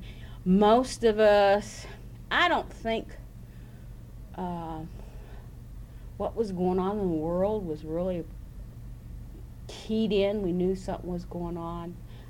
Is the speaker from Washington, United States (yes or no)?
no; Canonsburg, Pennsylvania, United States; born there; okay, I was born in Cannonsburg, Pennsylvania, October 9th, 1949.